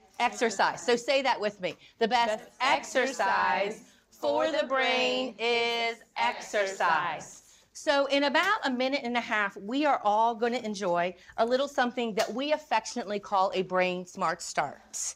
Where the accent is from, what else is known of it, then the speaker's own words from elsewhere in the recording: North Carolina, United States; But I'm from North Carolina.